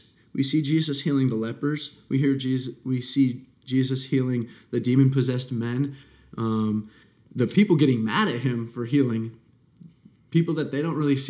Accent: Ohio, United States; So I hail from Ohio. I am an exercise science major here at Wingate.

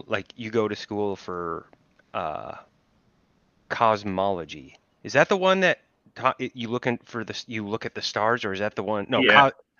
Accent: Minnesota, United States; So I grew up in Minnesota. I got my driver's permit and my went through driving school in Minnesota.

